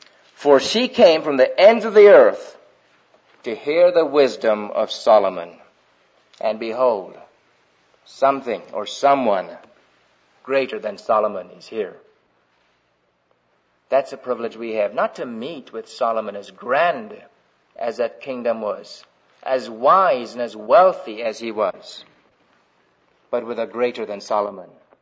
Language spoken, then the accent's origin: English; Kingston, Jamaica; I was working with the Leighton Ford Crusade in Kingston, Jamaica, in his Jamaica Crusade down there. And that being my hometown